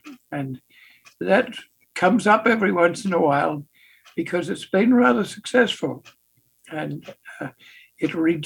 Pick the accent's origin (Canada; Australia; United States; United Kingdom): Australia; I'm Australian in background.